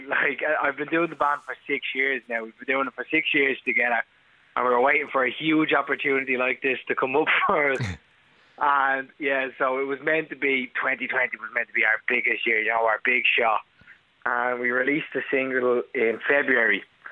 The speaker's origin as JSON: {"language": "English", "town": "Walkinstown", "region": "Leinster", "country": "Ireland", "said": "I'm 24 and I'm from Walkinstown."}